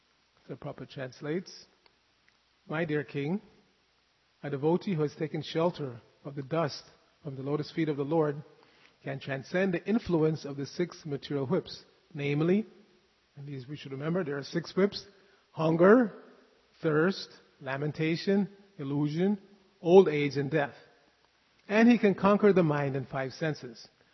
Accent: New York City, New York, United States; I know growing up in New York City, it happened many times

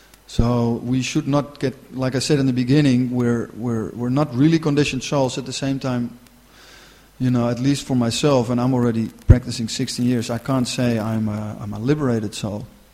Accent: Amsterdam, North Holland, Netherlands; I come from Amsterdam. It's not a very good place to start your spiritual life.

